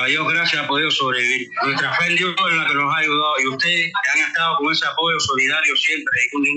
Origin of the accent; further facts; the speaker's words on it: Cuba; Yo sigo siendo un cubano, 100% cubano